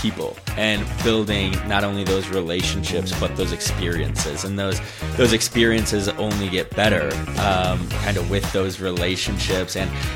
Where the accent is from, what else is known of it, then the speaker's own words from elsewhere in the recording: Beaver Dam, Wisconsin, United States; moved away as an adult; now in Washington, United States; I grew up in Beaver Dam, Wisconsin, outside of Madison, went to college in Milwaukee.